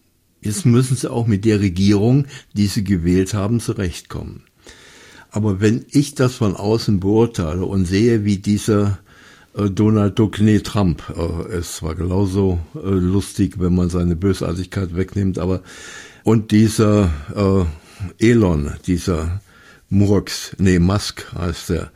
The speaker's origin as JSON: {"language": "German", "country": "Germany", "said": "Ich bin Deutscher. Ich darf es."}